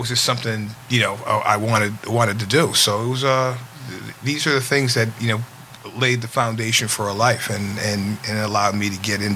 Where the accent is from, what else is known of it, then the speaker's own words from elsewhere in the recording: Trumbull, Connecticut, United States; when I grew up, growing up in Trumbull, Connecticut, it is, you know, it's not a paragon of diversity